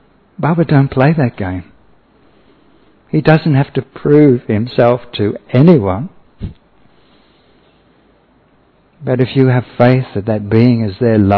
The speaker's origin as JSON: {"language": "English", "country": "Australia", "said": "Sorry, I'm from Australia."}